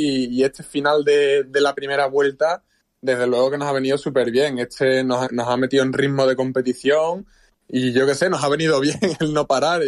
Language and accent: Spanish; Montequinto, Andalusia, Spain; en el barrio donde yo me he criado, el balonmano te diría que es el deporte rey, porque, bueno, yo soy de Montequinto, de un barrio de Sevilla.